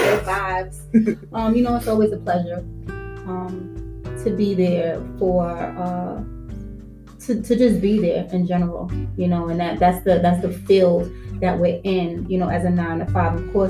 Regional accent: Harlem, New York, United States; I'm from Harlem, New York. I'm an entertainer.

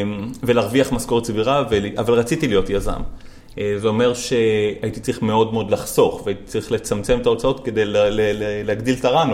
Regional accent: Ra'anana, Central District, Israel; also born or lived in Afula / South America; אבל חייתי הרבה שנים בדרום אמריקה וגדלתי ברעננה.

